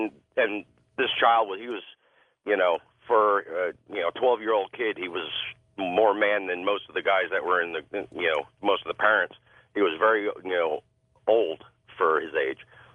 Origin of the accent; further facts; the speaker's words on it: Howell Township, New Jersey, United States; born there; moved away; I currently live in Florida, but I was born in New Jersey. I lived in Howell Township.